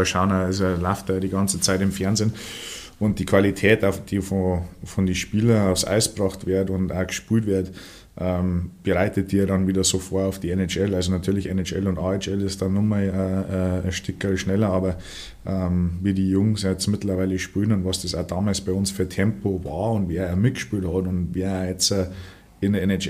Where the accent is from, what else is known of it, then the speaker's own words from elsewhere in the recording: Germany; Dann sage ich, nein, ich bin Deutscher. Und dann, wenn sie mir ein bisschen reden hören, dann kriegen sie es schon wieder. Dann hören sie den Akzent schon raus.